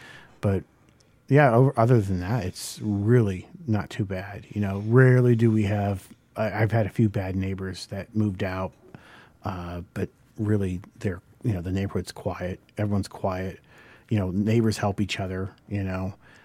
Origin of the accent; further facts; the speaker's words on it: Pennsylvania, United States; And I was like, we're from Pennsylvania. I think we're good. We know how to drive in the snow.